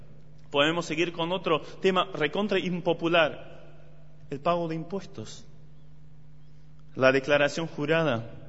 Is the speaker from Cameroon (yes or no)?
no; Germany; Spanish is a second language; No soy argentino, quizás ya lo vieron en el acento. Soy alemán y también allá nadie quiere pagar los impuestos.